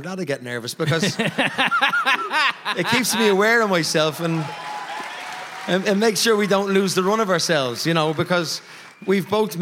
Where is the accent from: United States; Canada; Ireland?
Ireland; Yeah, well, we're an oppressed nation for years, and I think we entertained ourselves, and that kind of drags on through our kids